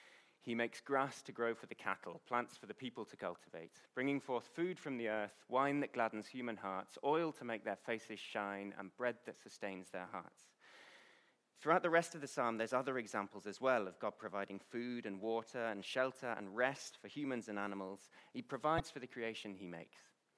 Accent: Malawi; I grew up in Malawi

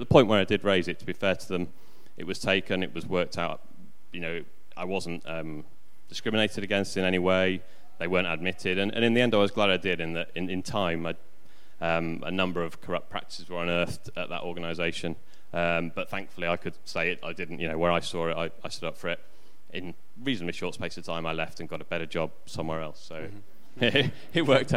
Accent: Leeds, Yorkshire and the Humber, United Kingdom; I'm from Leeds, important thing to get in there, and live around the corner, been at Belmont for about 2.5 years.

